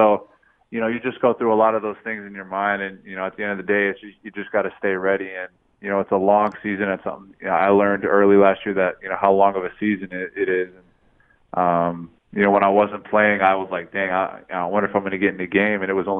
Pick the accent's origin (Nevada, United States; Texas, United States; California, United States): Nevada, United States; Las Vegas; And growing up in Vegas, going to games all the time, you always heard people, you know, talking about, oh, back in the day